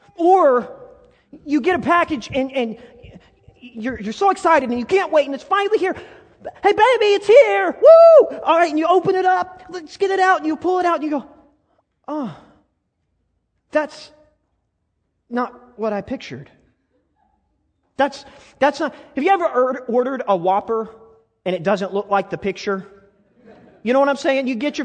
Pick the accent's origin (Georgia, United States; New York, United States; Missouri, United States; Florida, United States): Missouri, United States; Ozark; I grew up in Ozark.